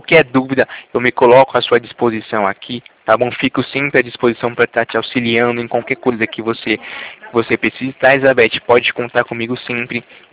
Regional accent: Itatiba, São Paulo, Brazil; Eu sou de Itatiba, interior de São Paulo.

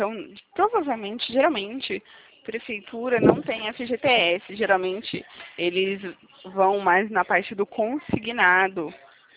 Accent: São Paulo, Brazil; só que eu sou daqui de São Paulo.

